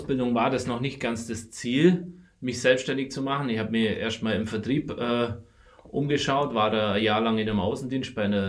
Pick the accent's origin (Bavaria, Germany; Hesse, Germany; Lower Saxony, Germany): Bavaria, Germany; Mödingen; Ich bin aus Mödingen